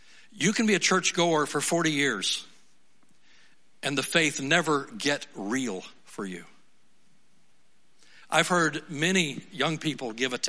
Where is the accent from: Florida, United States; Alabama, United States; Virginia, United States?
Alabama, United States; accent: Alabama hillbilly; I grew up in the South, and I've told you about that before, and I won't speak in my Alabama hillbilly accent.